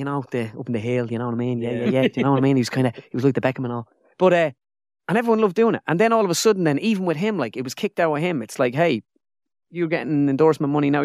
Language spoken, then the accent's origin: English; Ireland; We're all over from Ireland.